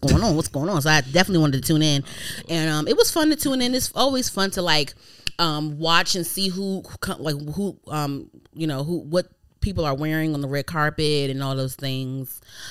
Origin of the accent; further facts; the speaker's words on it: Baltimore, Maryland, United States; If you guys are from the DMV area or I'm from Baltimore, you know that hip hop chicken is the shit.